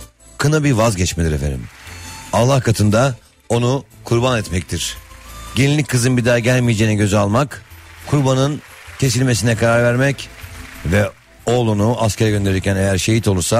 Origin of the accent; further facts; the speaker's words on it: Istanbul, Turkey; doğma büyüme İstanbul çocuğu olan ben